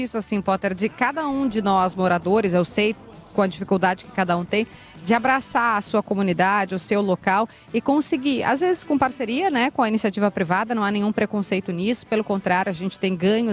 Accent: Porto Alegre, Rio Grande do Sul, Brazil; born there; also born or lived in abroad; É, eu nasci no Hospital Fêmea, em Porto Alegre. É, meu filho nasceu em Porto Alegre. Como eu disse, eu morei fora e voltei.

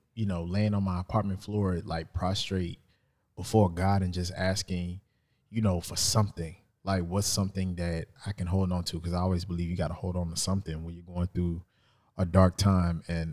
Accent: Lancaster, Texas, United States; I'm originally from Lancaster, Texas. I'm the oldest of three children. I'm a country boy.

